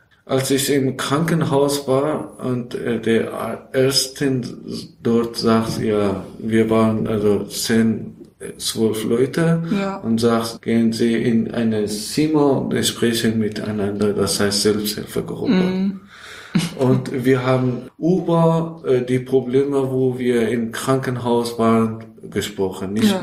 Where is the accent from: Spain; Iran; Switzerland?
Iran; German is a second language; weil ich komme aus Iran, Afghanistan, wir haben Kriegprobleme